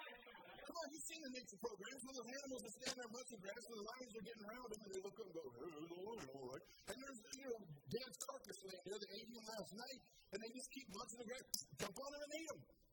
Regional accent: California, United States; I'm sorry, I'm from California.

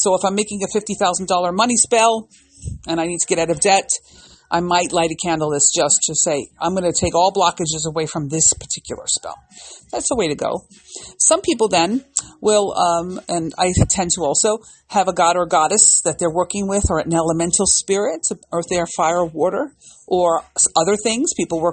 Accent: United States; We're American. We do what we like.

